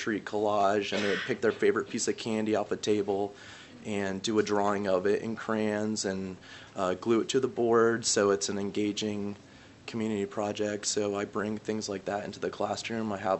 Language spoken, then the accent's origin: English; Florida, United States; also born or lived in New York; now in Tulsa, United States; No, actually, so I came here from, I grew up in Florida, and I went to New York to get my master's degree. I fell in love with it, stayed there for 5 years